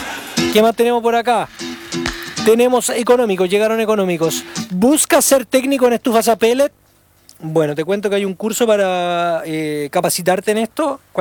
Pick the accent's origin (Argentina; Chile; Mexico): Chile; Así que como nosotros chilenos descendemos de ahí, es nuestra igual.